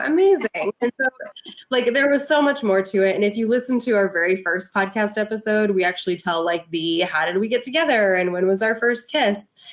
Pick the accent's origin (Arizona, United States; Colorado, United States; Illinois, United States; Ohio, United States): Colorado, United States; moved away; I'm actually originally from Colorado, and I'm a small town country girl, like surrounded by corn and cattle and just a lot of country. And there were 2,000 people in my town.